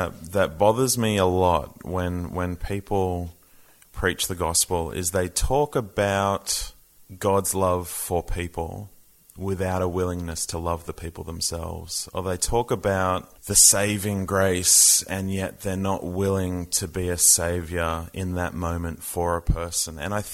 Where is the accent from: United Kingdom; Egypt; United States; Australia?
Australia; Sydney, New South Wales; I grew up in Sydney